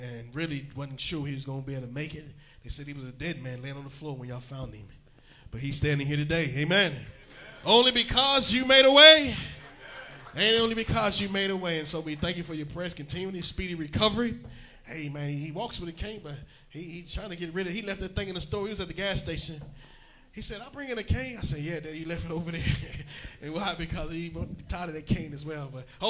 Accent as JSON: {"language": "English", "town": "Louisville", "region": "Kentucky", "country": "United States", "tie": "born or raised there", "said": "A friend of the family there, a former pastor's son, back growing up in Louisville, Kentucky."}